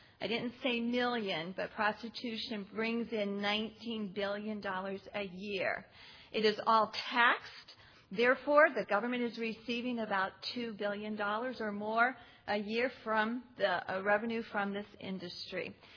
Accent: Noblesville, Indiana, United States; I'm from Noblesville, Indiana.

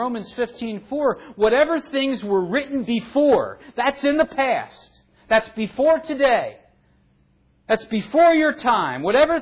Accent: New Jersey, United States; accent: Jersey; I'm spelling that for you because I think that my Jersey accent is a little muddled at times.

